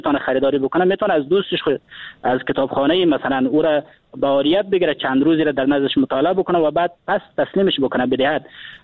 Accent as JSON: {"language": "Persian", "country": "Afghanistan", "said": "به عنوان یک افغان، با عنوان یک جوان در وطن ما زندگی میکنیم"}